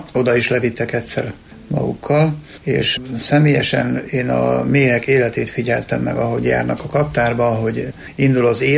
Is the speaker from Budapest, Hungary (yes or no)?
no; Ősagárd, Nógrád, Hungary; Kisgyerek koromban nekem, mivel Ősegárdon egy kis faluban, délnográdi kis falu, Szívenem evangélikus faluban nőttem fel, ott közel a természethez éltek az emberek